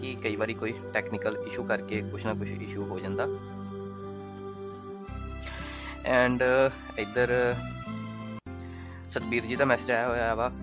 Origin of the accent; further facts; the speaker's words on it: Batala, Punjab, India; ਮੈਂ ਬੇਸਿਕਲੀ ਬਟਾਲੇ ਤੋਂ ਬਿਲੋਂਗ ਕਰਦਾ।